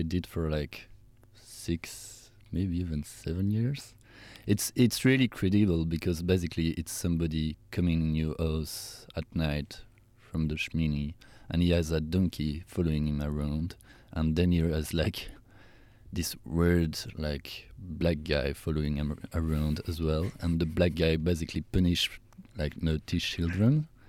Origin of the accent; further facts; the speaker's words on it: Belgium; English is a second language; I'm from Belgium